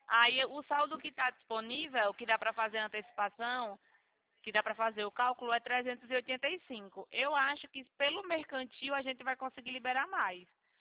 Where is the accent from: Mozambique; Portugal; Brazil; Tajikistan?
Brazil; Maceió, Alagoas; now in São Paulo, Brazil; a voz do sotaque que eu achei parecido com o meu, eu sou de Maceió. Só que eu tô em São Paulo, né? Trabalhando.